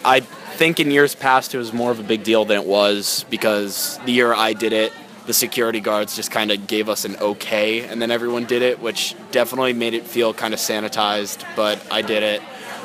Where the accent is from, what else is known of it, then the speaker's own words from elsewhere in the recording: Weston, Connecticut, United States; I'm from Weston, Connecticut.